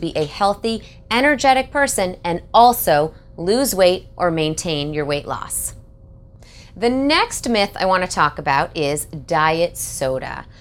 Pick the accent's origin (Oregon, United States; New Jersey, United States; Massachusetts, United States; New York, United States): Massachusetts, United States; Boston; I remember being in Boston, my hometown